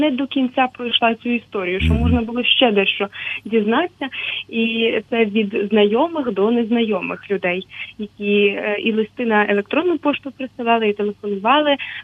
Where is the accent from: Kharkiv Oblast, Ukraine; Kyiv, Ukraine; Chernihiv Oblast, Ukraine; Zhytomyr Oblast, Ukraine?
Chernihiv Oblast, Ukraine; Volodymyrivka; я з Городнянського району, як і Левко Лук'яненко, так, ну, єдине, що трохи далі, з прикордоння білоруського